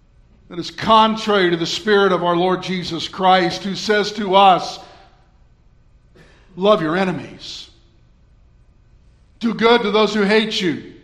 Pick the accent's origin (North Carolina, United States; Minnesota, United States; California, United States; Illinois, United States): California, United States; had grown up in Southern California. There were people there that thought mixed bathing was sin. I'm from California, right?